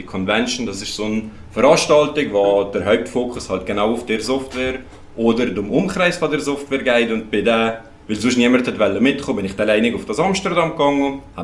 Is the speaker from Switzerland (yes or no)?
yes; Switzerland; wir sind die beiden Schweizer